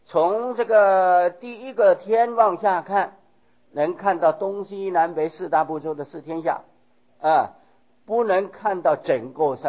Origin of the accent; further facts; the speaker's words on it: Taiwan; 例如说，我们是台湾的地方的人，就称为台湾人。